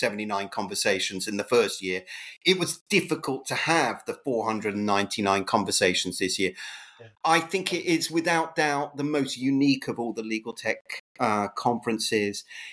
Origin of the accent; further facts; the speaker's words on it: England, United Kingdom; And because we're English, it works out to be 4.5 days, because you do a day either side.